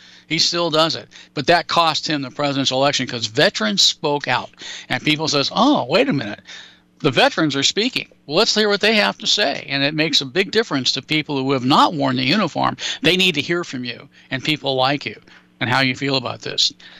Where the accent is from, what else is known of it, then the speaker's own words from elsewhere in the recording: California, United States; I'm from California. I watched her policies. I was involved in Republican politics in California for years